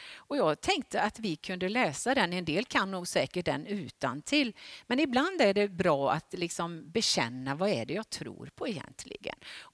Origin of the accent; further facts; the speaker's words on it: Sollebrunn, Västra Götaland County, Sweden; Och jag kan än komma ihåg någon gång för väldigt många år sedan i Sollebrunn där jag växte upp.